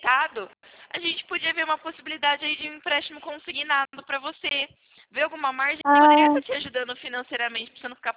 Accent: São Carlos, São Paulo, Brazil; Eu sou de São Carlos.

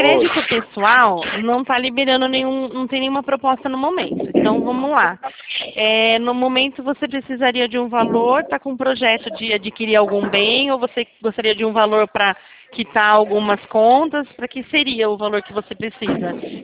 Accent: Santa Gertrudes, São Paulo, Brazil; Eu sou da região de Rio Claro. A cidade é Santa Gertrudes.

